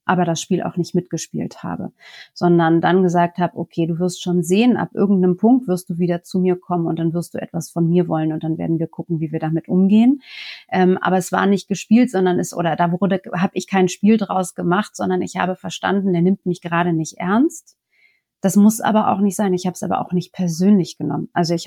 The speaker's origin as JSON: {"language": "German", "country": "France", "second_language": "German", "said": "als Franzose, vielleicht muss ich das noch dazu sagen, das heißt, in Frankreich sind wir ja auch mit der Parität"}